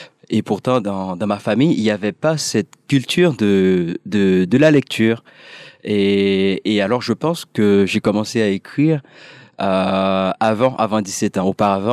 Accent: Artibonite, Haiti; je suis né en Haïti dans une petite campagne et qui s'appelle l'Esther et qui se situe entre le nord et le centre de Haïti. Alors j'ai déménagé pour Gonaïve qui est la ville la plus proche de cette petite campagne là

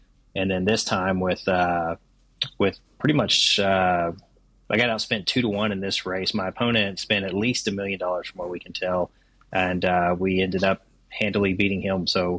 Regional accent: Brady, Texas, United States; Raised in Brady, and with the exception of military and college, Brady's been my hometown my whole life.

